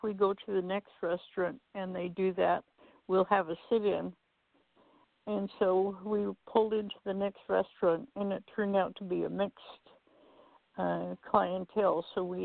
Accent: Sitka, Alaska, United States; I'm from the Tlingit tribe in Sitka, Alaska. I'm Kogwantan, which means eagle wolf clan

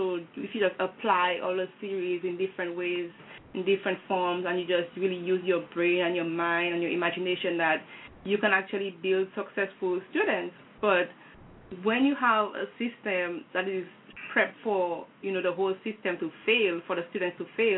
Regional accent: Dominica; well, I'm from the Caribbean, so I have to say the Caribbean education. Naturally, my education from primary to tertiary, because I went to 2-year college in Dominica, it was pretty much free.

